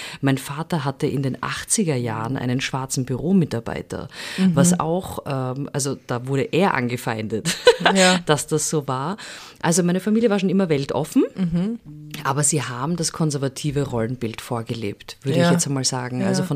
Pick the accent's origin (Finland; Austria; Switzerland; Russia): Austria; Vienna; wir sind ja doch in Wien aufgewachsen